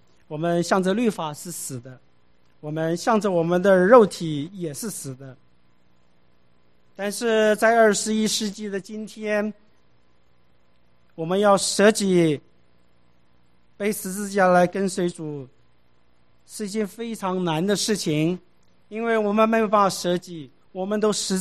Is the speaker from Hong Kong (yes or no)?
no; Taiwan; 我们从台湾来的